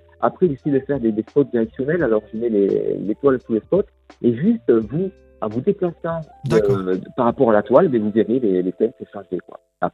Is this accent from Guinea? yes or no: no; Montpellier, Occitanie, France; now in Aveyron, France; Voilà, moi je suis pas originaire du Tarn, je réside dans l'Aveyron. Voilà, sinon je suis originaire à la base de Montpellier.